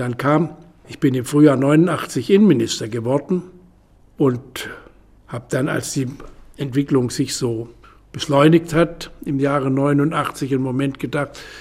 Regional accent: Hornberg, Baden-Württemberg, Germany; ich bin in Homberg im Schwarzwald aufgewachsen, aus kleinbürgerlichen Verhältnissen.

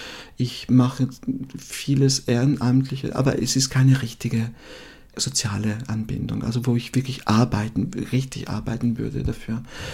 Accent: Emilia-Romagna, Italy; German is a second language; Ich komme aus der Romagna.

